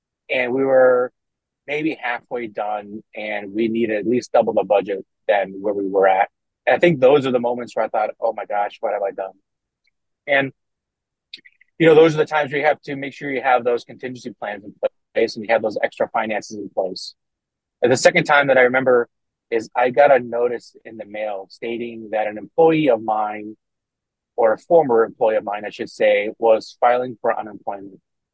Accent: Iceland; at least back then, growing up in Iceland, we didn't really knock the door.

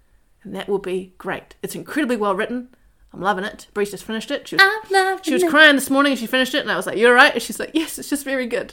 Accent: Alaska, United States; I'm from Alaska.

